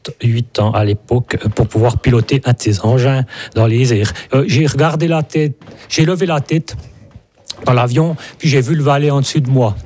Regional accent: Switzerland; on est Suisse

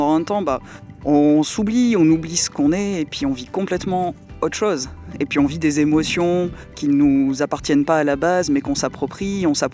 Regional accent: France; now in Switzerland; Je ne suis pas suissesse. Ça fait 8 ans que je vis en Suisse maintenant. Donc je viens de France.

